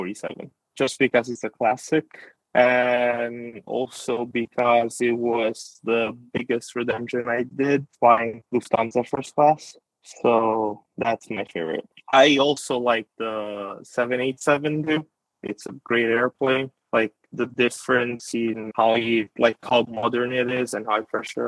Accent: Italy; English is a second language; moved away as an adult; now in Seattle, United States; I'm from Italy originally. I just moved to the US when I was to go to college. Airplanes are my passions. I did aerospace engineering in college and I stayed here to work. So right now I am based in Seattle.

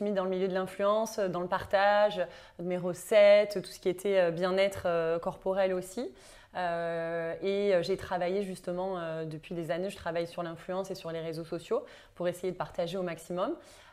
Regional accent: south of France, France; accent: southern French; mon accent du sud, la fraîcheur, la luminosité.

